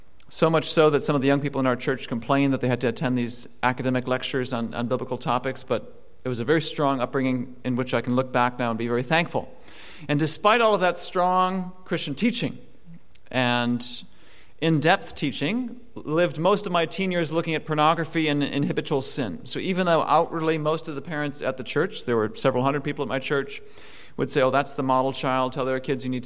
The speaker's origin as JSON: {"language": "English", "region": "Wisconsin", "country": "United States", "tie": "born or raised there", "said": "So I grew up in Wisconsin, which you can see is there highlighted in red."}